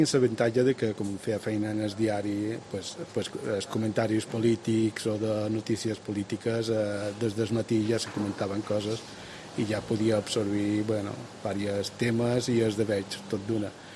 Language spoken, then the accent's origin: Catalan; Ciutadella, Balearic Islands, Spain; born there; now in Sant Lluís, Spain; visc ara a Sant Lluís des de fa ja bastant de temps, però jo vaig néixer a Ciutadella, a Punta Nati, per ser més precís.